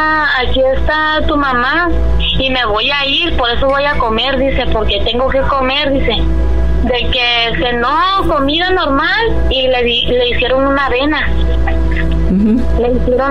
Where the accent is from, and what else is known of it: Michoacán, Mexico; now in Colima, Mexico